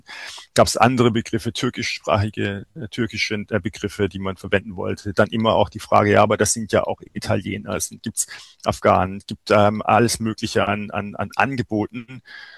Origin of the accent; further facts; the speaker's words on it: Mannheim, Baden-Württemberg, Germany; Und als Mannheimer ist man das gewohnt.